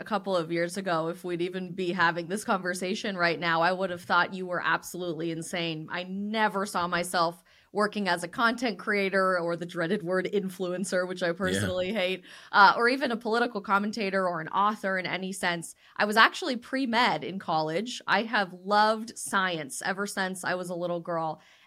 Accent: Colorado, United States; sitting in my classes at CSU, a very agriculturally based conservative university in my home state of Colorado

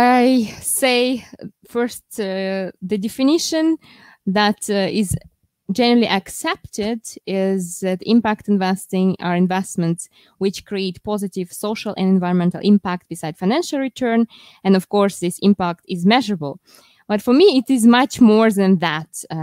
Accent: Russia; English is a second language; I'm the citizen of the world, how I like to say it, because even though I come originally from Russia, I'm also Swiss, French

